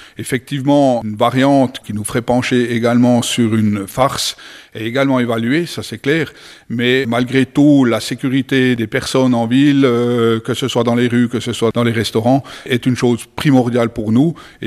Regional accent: Jura, Switzerland; on sait que ça peut arriver aussi chez nous en Suisse. Alors, pourquoi pas au Jura ?

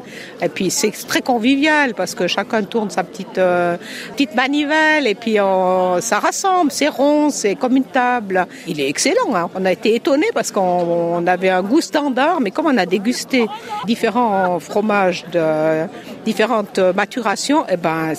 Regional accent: Savièse, Valais, Switzerland; Moi, je viens de Savièse

